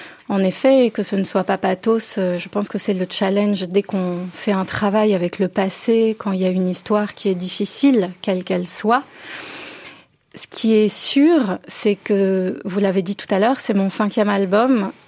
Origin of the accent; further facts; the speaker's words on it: Paris, Île-de-France, France; born there; Moi, je peux dire que je porte peut-être une âme yiddish et pourtant je suis née à Paris.